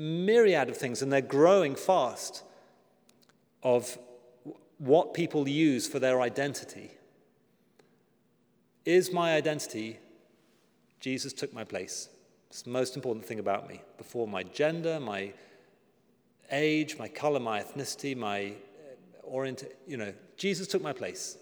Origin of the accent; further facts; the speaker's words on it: United Kingdom; You know me, I'm a Brit and love to go back a few centuries.